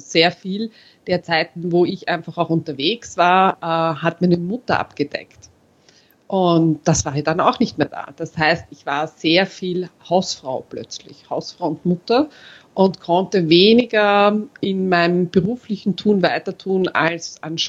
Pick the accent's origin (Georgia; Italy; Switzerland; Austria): Austria; born there; habe als geborener Österreicher den Unterschied zwischen Aktien und Anleihen nicht gekannt